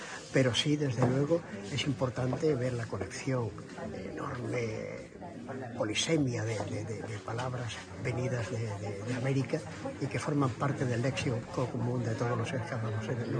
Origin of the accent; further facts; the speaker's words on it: San Roque, Andalusia, Spain; por mi pueblo, que es San Roque, ¿no? El hecho de que a un sanroqueño le den una distinción de esta categoría, pues yo creo que es motivo de orgullo, ¿no?